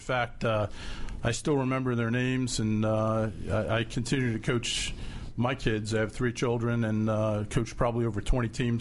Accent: Staten Island, New York, United States; I grew up in Staten Island, New York.

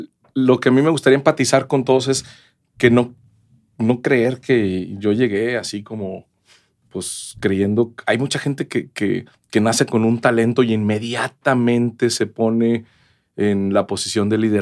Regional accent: Tampico, Tamaulipas, Mexico; born there; nací en Tampico, Tamaulipas, en 1971, o sea, ya tengo 52 años

